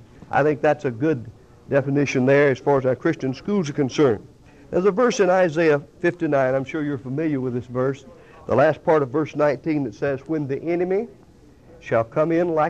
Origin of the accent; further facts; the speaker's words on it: Florida, United States; Just a little, my background, I'm from Florida.